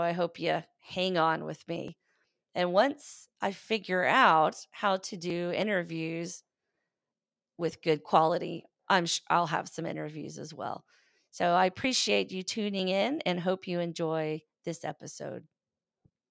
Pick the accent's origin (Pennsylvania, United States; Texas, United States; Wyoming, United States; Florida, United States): Florida, United States; also born or lived in Alabama / New York / North Carolina; But I grew up in Florida, and then because of the Army, we've lived in Alabama, Northern New York, North Carolina, and of course now in Southern California.